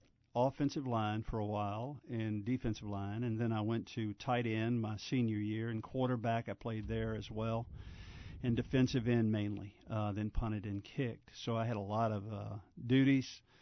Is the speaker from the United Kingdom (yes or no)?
no; Virginia, United States; I came from Madison County on a farm, so I couldn't really spell Charlottesville until I got here.